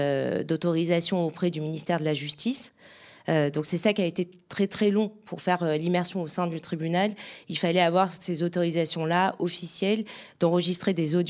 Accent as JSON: {"language": "French", "town": "Marseille", "region": "Provence-Alpes-Côte d'Azur", "country": "France", "said": "Mais il se trouve que je suis marseillaise, donc j'avais pas de problème de logement sur place aussi."}